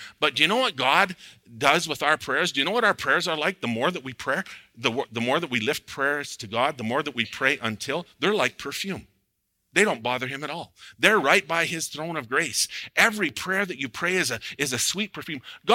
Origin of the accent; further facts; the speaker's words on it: Ontario, Canada; here in Alberta we have some wild blueberries, but where I grew up in Northern Ontario, we have wild blueberries everywhere.